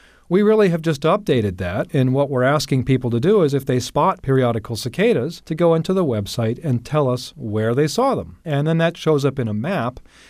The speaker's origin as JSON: {"language": "English", "town": "Kansas City", "country": "United States", "tie": "born or raised there", "said": "I grew up in Kansas City, and we had an awful lot of cicadas there every summer."}